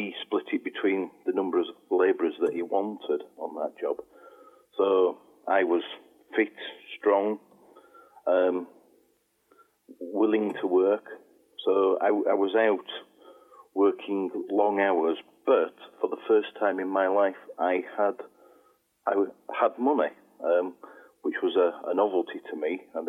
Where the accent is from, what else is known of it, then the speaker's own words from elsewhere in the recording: Sheffield, Yorkshire and the Humber, United Kingdom; I am originally from Sheffield. I've got family roots over there and friends over there.